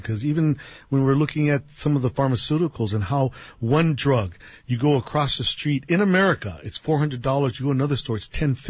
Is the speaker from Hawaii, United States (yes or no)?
yes; Hawaii, United States; Because I am Hawaiian, like the rest of Hawaiians. You're going to attack me on my land.